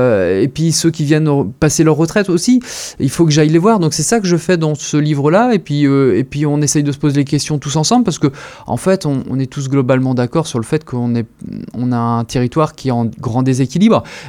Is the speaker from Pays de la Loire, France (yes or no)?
no; Saint-Malo, Brittany, France; Moi, j'ai grandi à Saint-Malo, j'ai pas pu habiter à Saint-Malo.